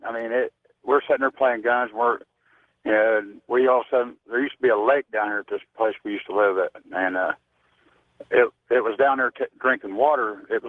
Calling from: Ohio, United States

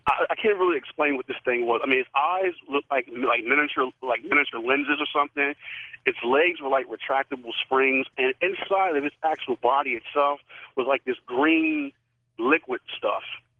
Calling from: Harrisburg, Pennsylvania, United States; Hey, I'm calling from Harrisburg, Pennsylvania. … I listen to you guys on WHP 580 here.

